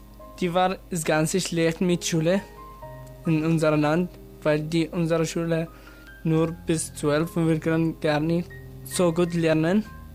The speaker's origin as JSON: {"language": "German", "town": "Baghdad", "region": "Baghdad Governorate", "country": "Iraq", "second_language": "German", "said": "Ich komme aus dem Irak. Ich bin am 27. Mai geboren in Irak, Bagdad."}